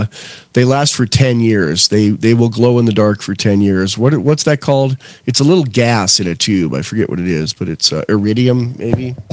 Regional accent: Alaska, United States; prehistoric life forms in a landlocked lakes around my hometown in Alaska.

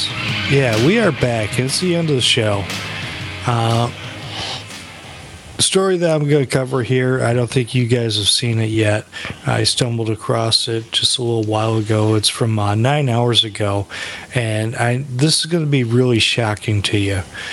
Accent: United States; I'm American. I only speak one language.

